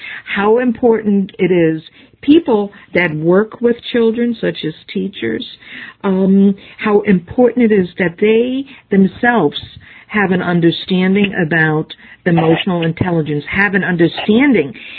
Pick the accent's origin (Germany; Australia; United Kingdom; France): Germany; Fulda, Hesse; I grew up in Fulda, which is between Frankfurt and Kassel.